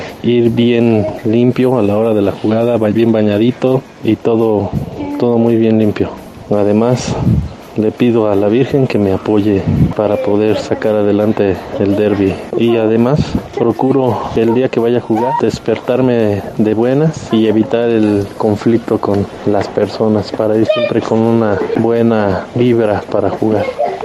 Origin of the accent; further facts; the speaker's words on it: Cuautitlán Izcalli, State of Mexico, Mexico; Soy de Cuautlán Izcalli, Estado de México.